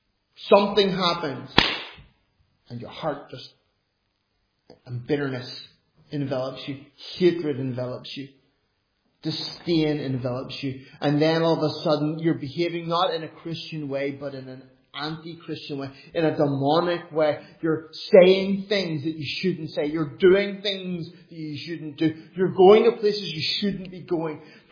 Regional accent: Ireland; I know I'm an Irishman.

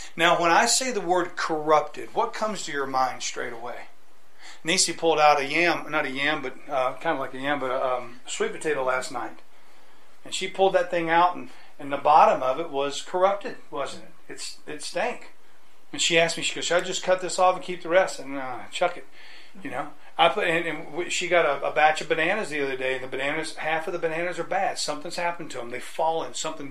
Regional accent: United States; I said for years, being an American, that Osama bin Laden

